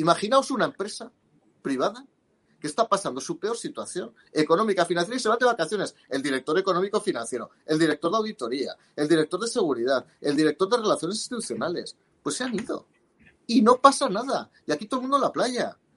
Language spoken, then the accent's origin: Spanish; Aragon, Spain; yo soy aragonés